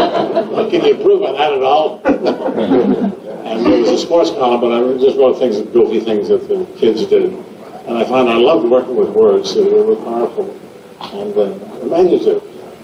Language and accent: English; Binghamton, New York, United States; also born or lived in Oxford; Where did I grow up? In Binghamton, New York. I left Oxford when I was only 3 years old